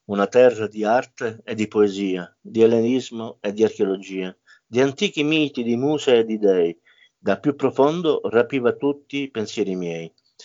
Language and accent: Italian; Sicily, Italy; now in Reggio Emilia, Italy; per me la Sicilia è tutto, ecco. Dopo la mia famiglia, insomma, viene la mia terra.